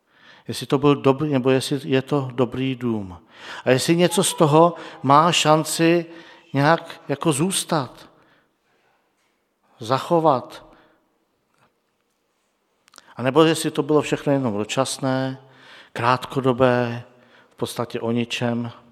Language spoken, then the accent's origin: Czech; Písek, South Bohemian Region, Czechia; Já víte, že pocházím z Písku a tam je takový velký most